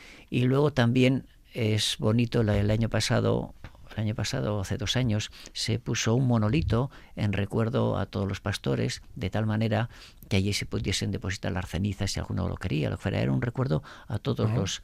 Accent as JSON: {"language": "Spanish", "town": "Domaikia", "region": "Basque Country", "country": "Spain", "said": "yo soy de uno de esos pueblos, porque yo soy de Domaiquia."}